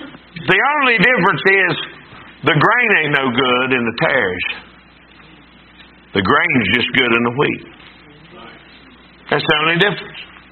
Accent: Wyoming, United States; I'm from Wyoming, and I got that figured out.

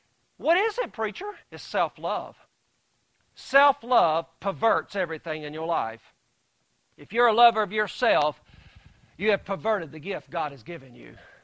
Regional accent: the South, United States; I was raised up in the South just like some of you were. And, you know, you're raised up in a certain way.

